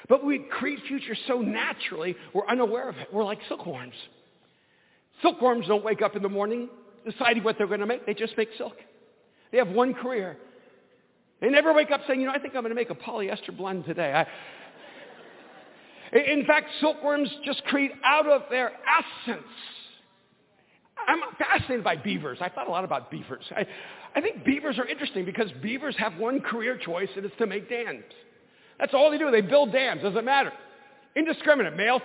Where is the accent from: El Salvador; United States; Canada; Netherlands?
El Salvador